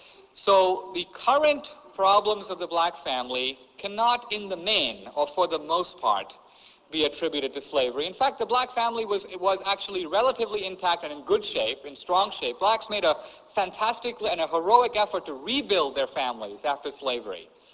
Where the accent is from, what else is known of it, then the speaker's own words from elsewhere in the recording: India; I'll give an example from my own country. When my parents were growing up in India